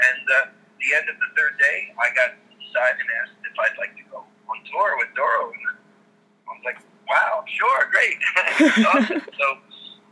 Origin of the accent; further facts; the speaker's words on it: New Jersey, United States; also born or lived in New York City; now in Pennsylvania, United States; Actually, I grew up in New Jersey.